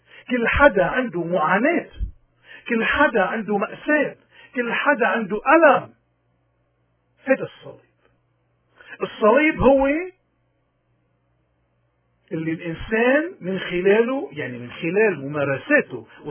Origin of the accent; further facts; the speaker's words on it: Lebanon; لأنه نحن لبنانيين ما نحكي إلا بالقتل